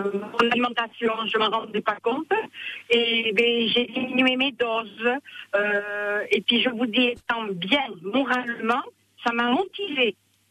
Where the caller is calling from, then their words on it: Nouvelle-Aquitaine, France; Alors là, je suis en Dordogne, j'arrive de chez mon ami, je rentre chez moi dans le Lot-et-Garonne.